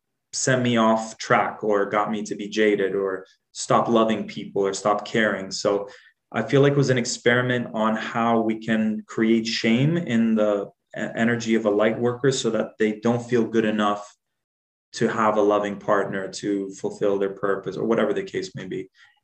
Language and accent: English; Dubai, United Arab Emirates; Like, even growing up in Dubai, it was like very hierarchical.